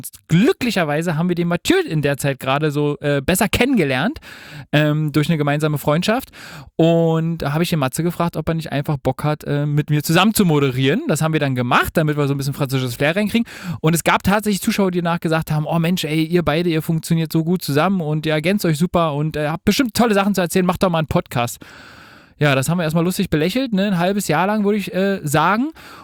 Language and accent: German; Berlin, Germany; ich als Urberliner